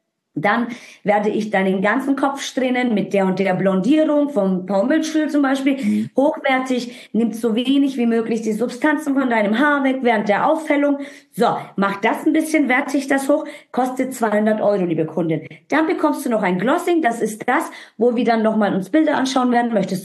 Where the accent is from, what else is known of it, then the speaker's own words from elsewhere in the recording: Turkey; Ich bin Südländerin, ich komme aus der Türkei, also ich habe türkisches Blut.